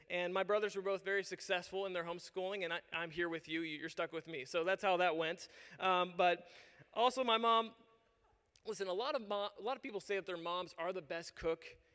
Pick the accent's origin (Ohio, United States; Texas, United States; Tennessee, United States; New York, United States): Ohio, United States; Youngstown; And we grew up in Youngstown, Ohio, which has a very large Ohio Italian population.